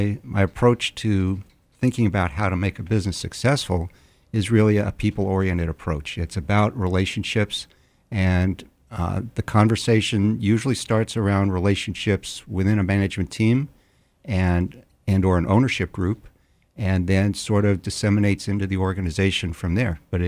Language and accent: English; El Paso, Texas, United States; Born and raised in West Texas, okay. In the thriving metropolis of El Paso, Texas.